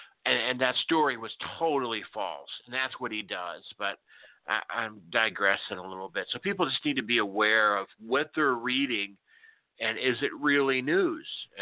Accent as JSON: {"language": "English", "region": "Oklahoma", "country": "United States", "tie": "born or raised there", "said": "And he actually did a story about my hometown here in Oklahoma when we got hit by a tornado several years ago"}